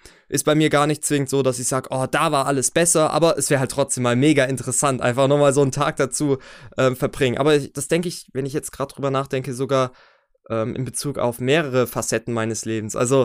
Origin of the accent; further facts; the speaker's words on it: Filderstadt, Baden-Württemberg, Germany; also born or lived in Steinbronn; Und dann sind wir wieder umgezogen in Stadt 3, nach Filderstadt. Innerhalb der Städte sind wir, also innerhalb von Steinbronn sind wir auch nochmal umgezogen, innerhalb von Filderstadt auch.